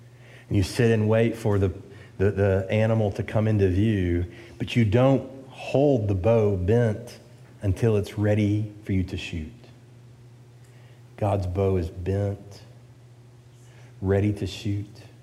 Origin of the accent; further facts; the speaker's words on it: the South, United States; accent: southern; When I was in high school, I spent a year in Pennsylvania, and with my southern accent, I stood out in Pennsylvania. So people knew I wasn't from local